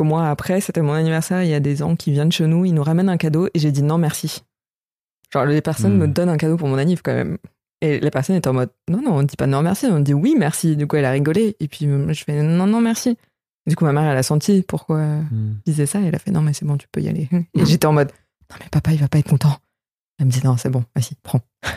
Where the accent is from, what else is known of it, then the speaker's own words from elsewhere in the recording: India; accent: Indian; French is a second language; now in France; aussi que j'ai perdu mon accent indien depuis longtemps en français aussi. Donc je pense que ça choque les gens.